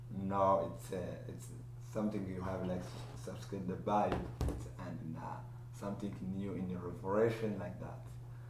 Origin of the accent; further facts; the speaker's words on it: DR Congo; English is a second language; also born or lived in Phoenix, Arizona; now in United States; We are from Africa, Congo. So I've been here in the U.S. 7 years, and my brother is almost 2 years.